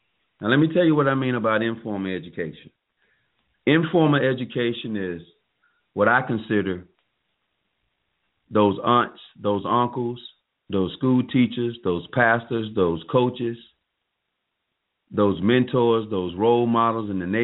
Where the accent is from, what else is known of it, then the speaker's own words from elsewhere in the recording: South Carolina, United States; The last state to observe the holiday is my home state of South Carolina.